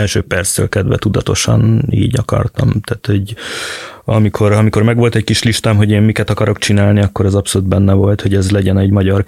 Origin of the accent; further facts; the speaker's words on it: Budapest, Hungary; Világéletemben Budapesten voltam. A külvárosban nőttem föl, és 20-as éveim után költöztem csak be a belvárosba, de egy kis kitérőt leszámítva folyamatosan Budapesten éltem.